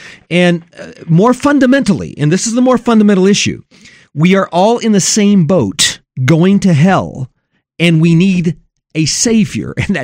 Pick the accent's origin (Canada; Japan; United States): Japan; I grew up in Japan, okay? We grew up eating with hashi